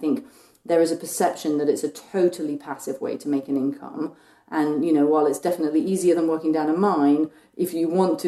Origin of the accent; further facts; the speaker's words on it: England, United Kingdom; growing up in England